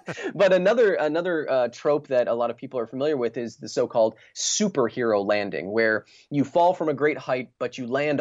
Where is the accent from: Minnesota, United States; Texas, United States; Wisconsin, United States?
Wisconsin, United States; now in Los Angeles, United States; I grew up in Wisconsin watching, you know, shows like Mythbusters, and I've gotten the opportunity now, fortunate enough to work with some of the Mythbusters out here in Los Angeles.